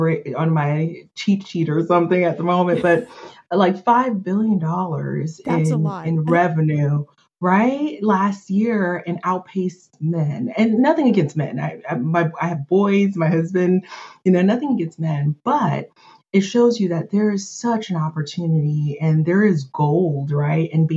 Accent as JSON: {"language": "English", "town": "Miami", "region": "Florida", "country": "United States", "tie": "born or raised there", "said": "Does it look like the hood where I grew up in Miami?"}